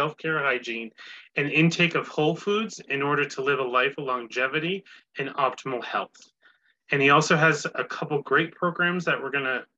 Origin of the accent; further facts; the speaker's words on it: United States; I'm born and raised in the States